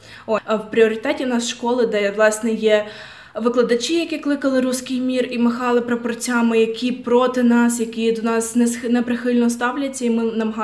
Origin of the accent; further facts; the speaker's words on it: Lviv, Lviv Oblast, Ukraine; Так, але я переважно наголошую на тому, що я зі Львова